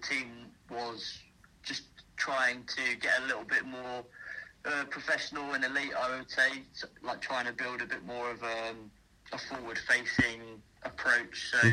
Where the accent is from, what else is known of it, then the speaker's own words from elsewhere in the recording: South East England, United Kingdom; because when I was a child, we were based in Kent, where there was very little rugby league about 20 years ago, I'm talking.